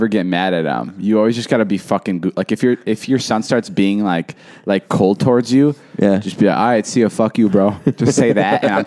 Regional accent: United States; A lot of it was just me trying to separate myself and be like, I'm an American.

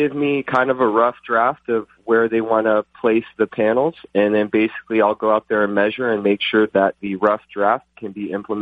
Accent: Costa Mesa, California, United States; I am 32 years old, and I grew up in Costa Mesa, California.

